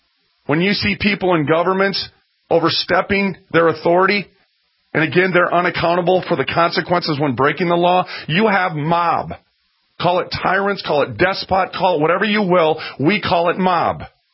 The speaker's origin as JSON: {"language": "English", "town": "Minneapolis", "region": "Minnesota", "country": "United States", "said": "I'm from North Minneapolis. I used to know guys like that."}